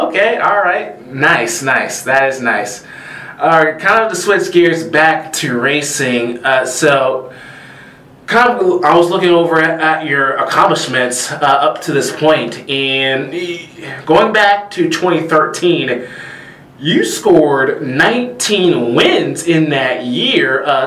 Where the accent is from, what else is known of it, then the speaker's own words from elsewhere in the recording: Stockbridge, Georgia, United States; now I'm originally from the South, state of Georgia, Atlanta, but I was born and raised in Stockbridge, Georgia, which is 30 minutes away from Atlanta.